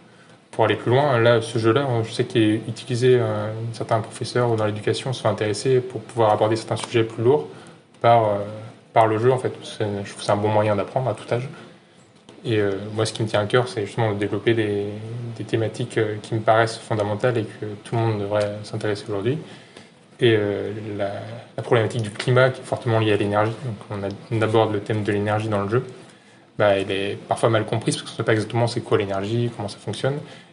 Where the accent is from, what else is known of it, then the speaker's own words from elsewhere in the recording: Brittany, France; now in Toulouse, France; donc je suis un breton qui est venu s'installer à Toulouse.